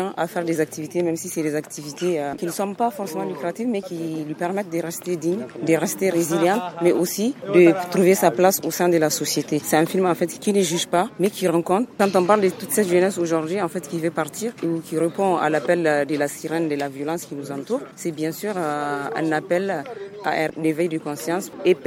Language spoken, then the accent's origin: French; Zinder, Niger; c'est un film qui est parti d'un particulier qui est la ville de Zender, ma ville natale.